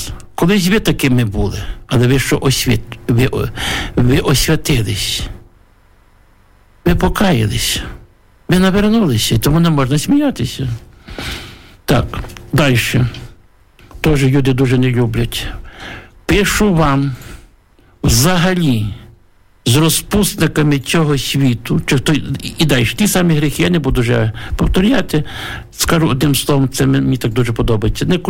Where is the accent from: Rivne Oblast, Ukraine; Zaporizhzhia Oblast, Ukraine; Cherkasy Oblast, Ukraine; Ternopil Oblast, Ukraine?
Ternopil Oblast, Ukraine; Я був у Львові. Я з Тернопільщини.